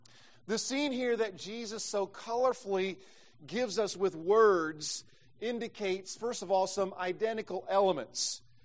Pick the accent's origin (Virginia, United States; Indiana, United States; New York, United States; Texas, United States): Indiana, United States; Greensburg; The sectional game, the sectional final between my hometown, Greensburg, Indiana, versus Batesville, Indiana, there was standing room only.